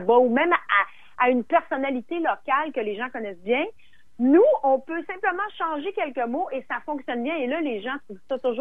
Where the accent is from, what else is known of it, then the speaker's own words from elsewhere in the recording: Ontario, Canada; Et j'étais invitée, moi, comme non-immigrante, évidemment, parce que je suis du Canada, je suis de l'Ontario.